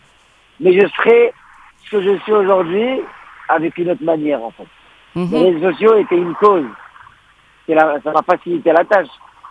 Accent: Morocco; je suis marocain, j'ai grandi au Maroc.

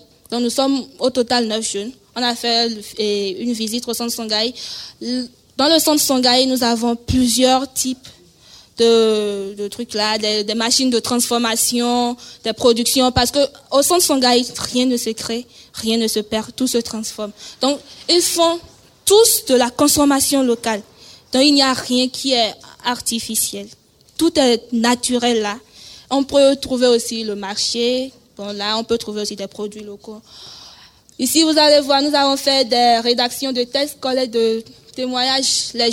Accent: Porto-Novo, Ouémé, Benin; now in France; j'ai 20 ans. Je suis béninoise, originaire de Porto Novo.

